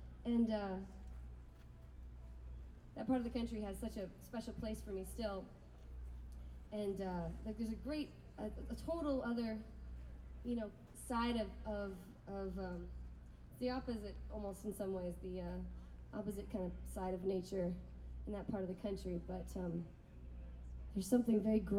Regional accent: Southwest, United States; But it was never as green at those festivals that I grew up in the Southwest.

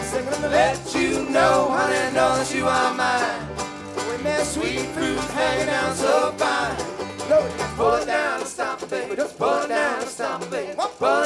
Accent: San Francisco, California, United States; We're from San Francisco. That's pretty far from here. Bringing some California real spring love to you.

